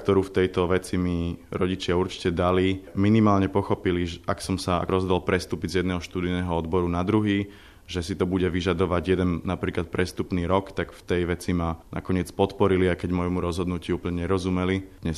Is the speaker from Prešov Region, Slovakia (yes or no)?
no; Bratislava, Bratislava Region, Slovakia; Som z Bratislavy